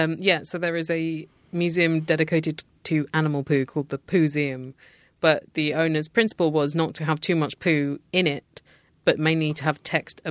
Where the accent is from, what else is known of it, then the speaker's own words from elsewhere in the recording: United Kingdom; it was free to me as a British person.